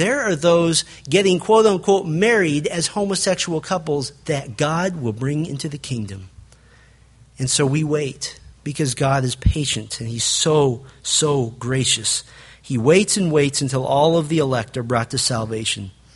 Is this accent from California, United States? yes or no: no; Springfield, Missouri, United States; born there; I was born in Springfield, Missouri. It is the heart of the Midwest. It's a beautiful area with caves all over the place, just north of one of the most beautiful areas of the Ozarks.